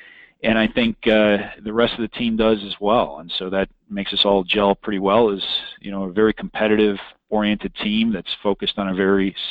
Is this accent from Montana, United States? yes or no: no; Wisconsin, United States; Well, I grew up in Wisconsin, and I attended Marquette University on a ROTC scholarship with the intention of becoming a Marine Corps officer